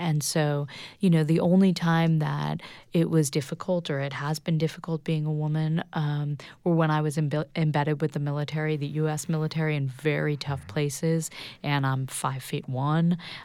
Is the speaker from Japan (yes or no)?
no; United States; It's tough.